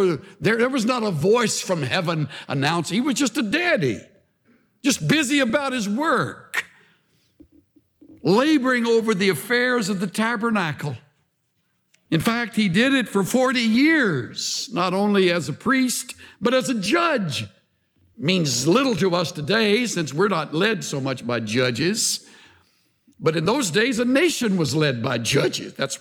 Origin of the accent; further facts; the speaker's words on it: El Campo, Texas, United States; who was really a well-known individual in my hometown of El Campo down in South Texas